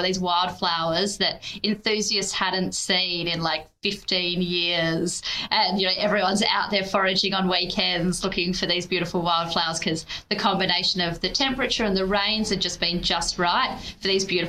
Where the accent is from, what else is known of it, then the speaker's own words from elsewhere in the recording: Australia; So as the Australian, I have been informed that there is a well-known … in the world.